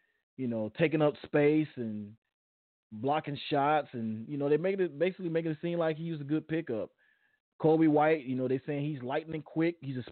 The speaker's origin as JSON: {"language": "English", "region": "Indiana", "country": "United States", "said": "now, I'm a regioner. I'm a Northwest Indiana guy, so this was kind of our hometown team."}